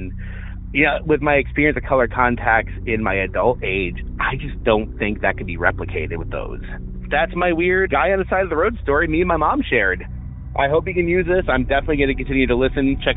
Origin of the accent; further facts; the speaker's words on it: Illinois, United States; I'm from Northern Illinois.